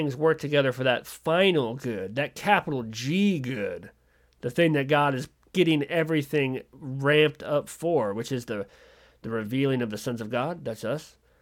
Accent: Duluth, Minnesota, United States; born there; You know, I was born in Minnesota, Duluth, Minnesota.

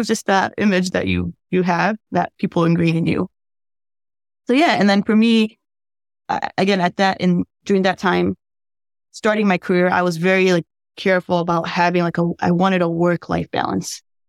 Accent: Ann Arbor, Michigan, United States; I am from Ann Arbor, Michigan

